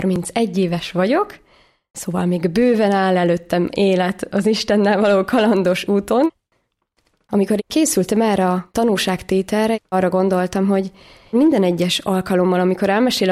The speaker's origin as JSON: {"language": "Hungarian", "region": "Zala", "country": "Hungary", "tie": "born or raised there", "said": "Keresztény családban nőttem föl, 5 vagyunk testvérek, egyedüli lány vagyok. Zalában nőttem föl, de a szüleim azért telepedtek le Homokkomáromban"}